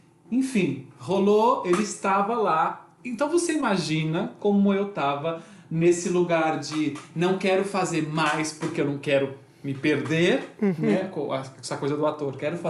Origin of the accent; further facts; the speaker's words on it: São Paulo, Brazil; now in Rio de Janeiro, Brazil; eu sou de São Paulo, mas eu moro no Rio, e então eu fazia a ponte aérea semanalmente.